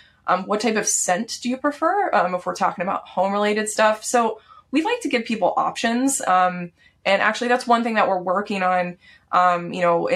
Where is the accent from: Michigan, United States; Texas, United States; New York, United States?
Texas, United States; I grew up in Texas. My family eats meat.